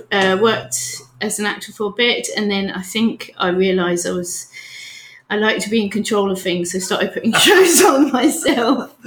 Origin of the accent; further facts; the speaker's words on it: Sidcup, London, United Kingdom; also born or lived in Lewisham; I was born in Lewisham, but probably brought up in Sidcup, which is a lovely sleepy town